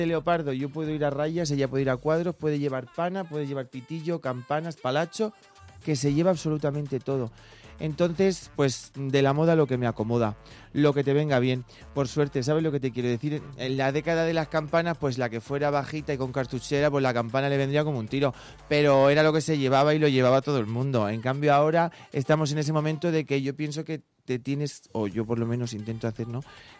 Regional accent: Valencian Community, Spain; Yo soy de Alicante, pero soy de un pueblecito que está más próximo a Murcia. Entonces yo me siento de Alicante y de Murcia.

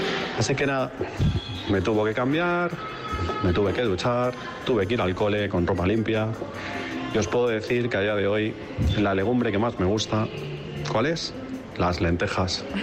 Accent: Madrid, Community of Madrid, Spain; de Madrid

